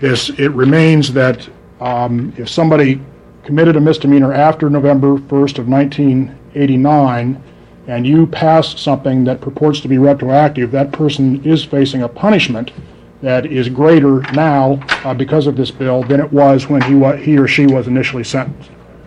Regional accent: Eugene, Oregon, United States; I'm from Eugene.

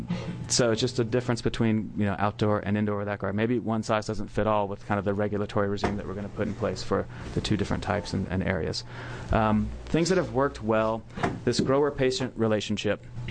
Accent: Georgia, United States; I grew up in Georgia where we have Vidalia onions

